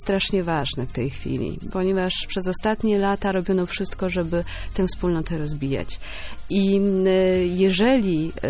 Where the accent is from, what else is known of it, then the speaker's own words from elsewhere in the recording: Warsaw, Masovian Voivodeship, Poland; Natomiast rzeczywiście ja jestem z Warszawy. Jestem warszawianką.